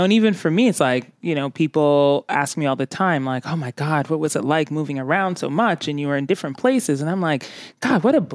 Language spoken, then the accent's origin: English; Colorado Springs, Colorado, United States; also born or lived in Ghana; when we moved from Ghana to Colorado Springs, Colorado, which if I were to call any place home, that would be home.